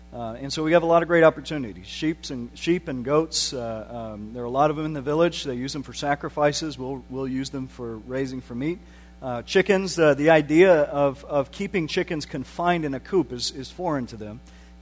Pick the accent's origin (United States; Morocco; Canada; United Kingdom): United States; And I came in as an American, and I said, hold on, this is not very sanitary.